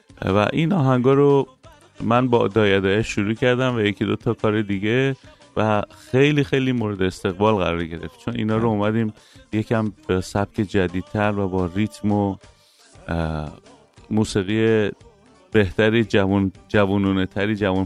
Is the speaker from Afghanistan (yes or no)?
no; Tehran, Tehran Province, Iran; born there; من هر کسی از من این سوالو میکنه من میگم ایرانی هستم، چون فرقی نمیکنه، همه قوم ها جزیره صف هستیم و ایرانی هستیم، ولی من تهران به دنیا اومدم